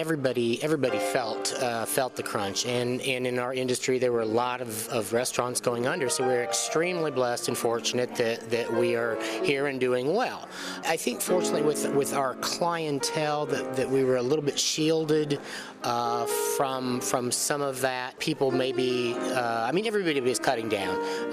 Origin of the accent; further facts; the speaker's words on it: Huntington, Indiana, United States; I'm from Huntington. In fact, I came to Ball State and graduated and never left.